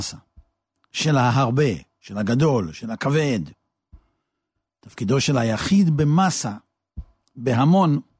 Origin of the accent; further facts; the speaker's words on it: Netanya, Central District, Israel; כמדומני בכל אופן כך היה אצלנו בנתניה